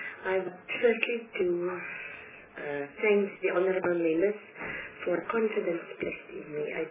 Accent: Northern Cape, South Africa; I am a member of the Portfolio Committee on Tourism, and I hail from the Northern Cape.

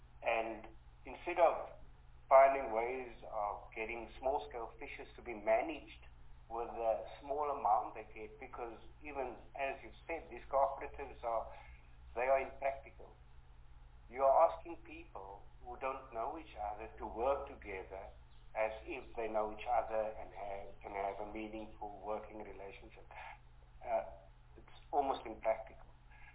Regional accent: Western Cape, South Africa; Now, fortunately for me, I grew up in the Western Cape. I know all the small fishing towns

